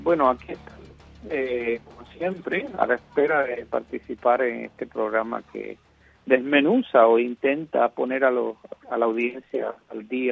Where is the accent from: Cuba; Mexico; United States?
Cuba; a mí lo que me resulta realmente doloroso y triste como cubano que observa el diario de cursar y depresión de la vida cotidiana es la política del Estado nuestro, o sea, de los cubanos que estamos dentro del país